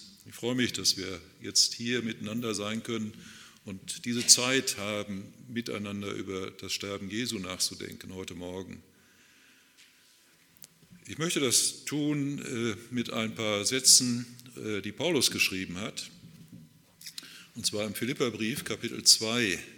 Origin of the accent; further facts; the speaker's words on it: Kirchhundem, North Rhine-Westphalia, Germany; also born or lived in Schleswig-Holstein; Meine Eltern kamen aus Ostpreußen, sind dann in den 50er Jahren umgesiedelt ins Sauerland und bin aufgewachsen in Brachthausen, Kirchhundem. Da haben wir gewohnt, in Altenhundem habe ich Abitur gemacht, Lennestadt.